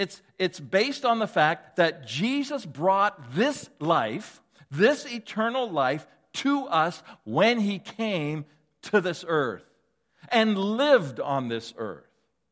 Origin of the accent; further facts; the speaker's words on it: Canada; I know that I am a Canadian.